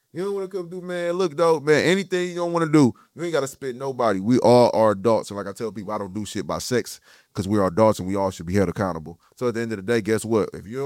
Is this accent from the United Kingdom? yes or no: no; Milwaukee, Wisconsin, United States; I'm from Milwaukee. I ain't got the, know what I'm saying, the privilege of being from New York